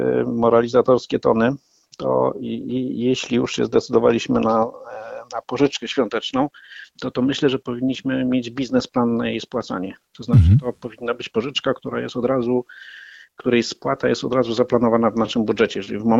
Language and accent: Polish; Poznań, Greater Poland Voivodeship, Poland; moved away as an adult; now in Warsaw, Poland; Ja co prawda pochodzę z Poznania, więc jestem z natury oszczędnym człowiekiem, ale niestety 20 kilka lat mieszkania w Warszawie, gdzie przyjechałem do pracy